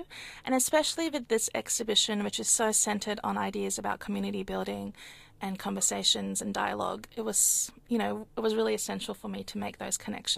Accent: Sydney, New South Wales, Australia; also born or lived in Canberra / London; now in Melbourne, Australia; I grew up in Sydney and then studied in Canberra and London and then moved here.

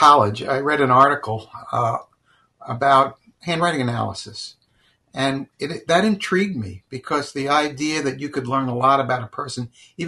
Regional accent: New York City, New York, United States; So since I grew up in New York, I went back home, lived with my parents for about 2 years

